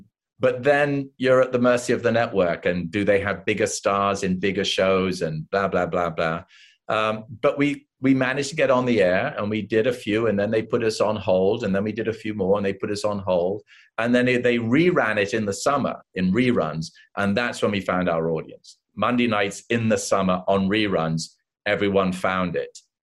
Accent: United Kingdom; she came from Queens, I came from Britain.

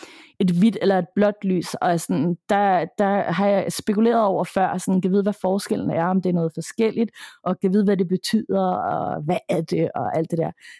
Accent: Tappernøje, Zealand, Denmark; Men der, hvor jeg er vokset op, det er nede meget sydpå landet. Ikke helt Lolland-agtigt. Men en lille bitte by, der hedder Tappernøje.

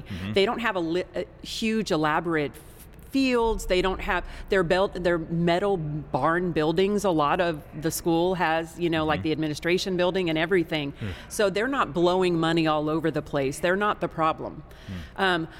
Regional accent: Texas, United States; That's not the case where we live, but as a Texan, I want to make sure that those kids have the parents have the opportunity to empower themselves

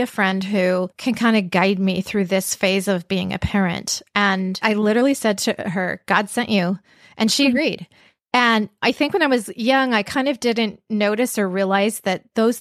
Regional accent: Vancouver, British Columbia, Canada; So I grew up in Vancouver, BC.

